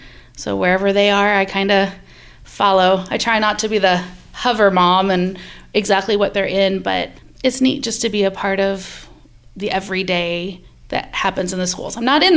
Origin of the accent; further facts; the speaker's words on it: Davenport, Iowa, United States; also born or lived in Washington, United States; I actually am originally from Davenport. My family moved to this area and I graduated from Washington.